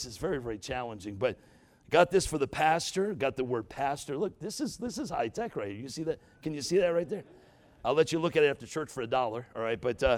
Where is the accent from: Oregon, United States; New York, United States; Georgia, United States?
New York, United States; I'm thankful because when I grew up in New York, that I had a church like this that loved me